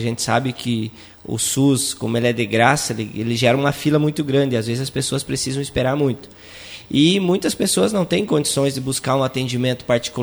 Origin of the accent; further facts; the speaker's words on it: Iraí, Rio Grande do Sul, Brazil; now in Ametista do Sul, Brazil; Criado no interior de Iraí, aqui lá nas Duas Pontes. E hoje eu moro em Ametista, já fazem 15 anos que eu moro em Ametista.